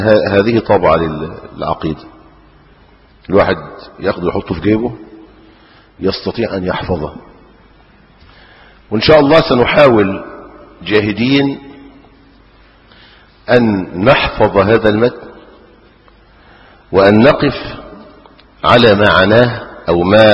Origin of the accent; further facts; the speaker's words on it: Egypt; طبعا احنا عندنا في مصر الآن أكثر من بلدة يقال لها طحا.